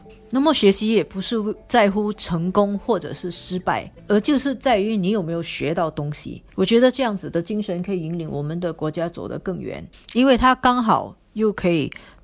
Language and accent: Chinese; Singapore; 就是让我们新加坡人乐于不断的学习啊